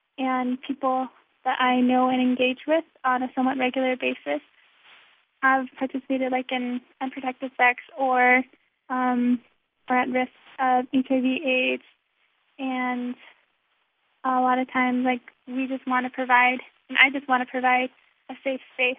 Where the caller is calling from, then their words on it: Kirtland, New Mexico, United States; I'm calling from Kirtland, New Mexico